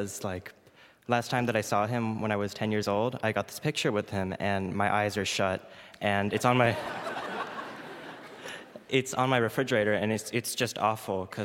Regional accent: Dallas, Texas, United States; Well, growing up in the Dallas Metroplex, I used to come and see symphony concerts like all the time.

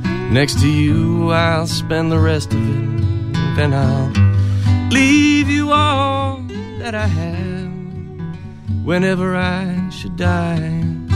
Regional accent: Berkeley, California, United States; I grew up in Berkeley.

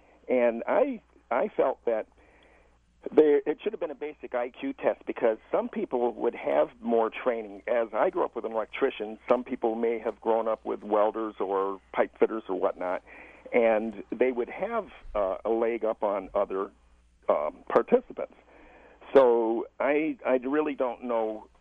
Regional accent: Michigan, United States; I'm triracial. I grew up in Monroe County, Michigan, in an all-white farm community. Grew up Catholic, attended the best of schools.

